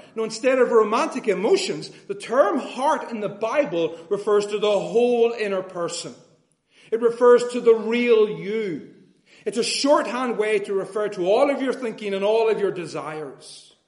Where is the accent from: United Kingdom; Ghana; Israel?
United Kingdom; Northern Ireland; As I'm sure you know by now, I come from Northern Ireland.